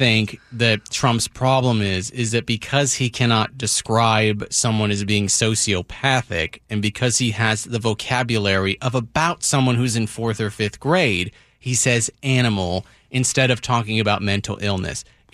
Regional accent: East Coast, United States; I'm from the East Coast. I understand what the man was saying.

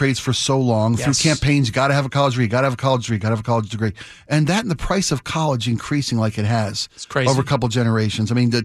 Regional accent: United States; Well, as an American, we don't worry about toilet snakes in America.

